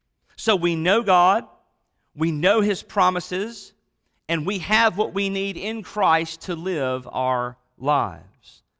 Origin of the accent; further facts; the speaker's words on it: Mississippi, United States; but I come from the Mississippi Delta, and I understand that sometimes these old habits die hard